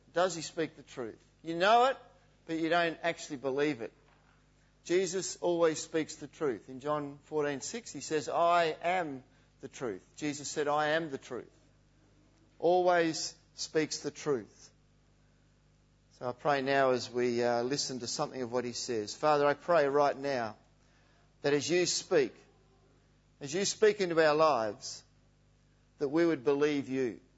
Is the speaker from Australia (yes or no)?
yes; Perth, Western Australia, Australia; Here I am from Perth, and this guy asks if this tram goes to Bridge Street in Richmond.